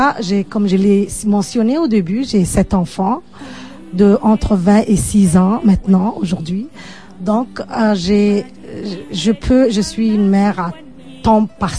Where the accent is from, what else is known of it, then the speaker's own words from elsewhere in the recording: Djibouti; now in Canada; Je suis de l'Afrique de l'Est, je suis de Djibouti.